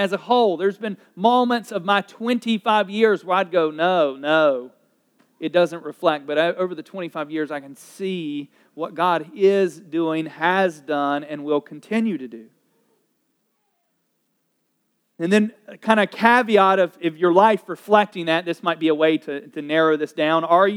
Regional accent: the South, United States; if we grew up in the South like me

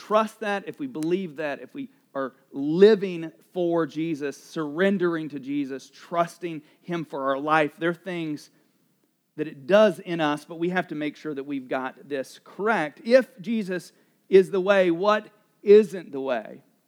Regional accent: the South, United States; I mean, I grew up in the South.

